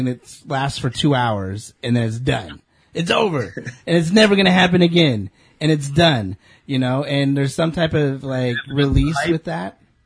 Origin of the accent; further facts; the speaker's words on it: California, United States; Like, I'll celebrate my being a Californian, and my daughter's Californian-ness.